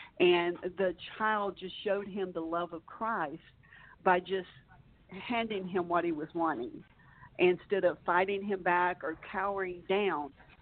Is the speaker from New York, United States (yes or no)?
no; Alabama, United States; I grew up in Alabama, and sometimes we talk and write the same way.